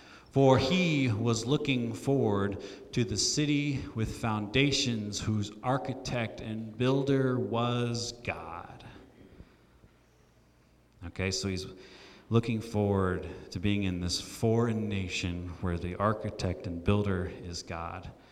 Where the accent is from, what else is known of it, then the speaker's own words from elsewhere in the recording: Florida, United States; born there; also born or lived in Brazil / Michigan; And so I was born in Florida. I spent some time living in Brazil, spent some more time living in Florida, spent some time living in Michigan.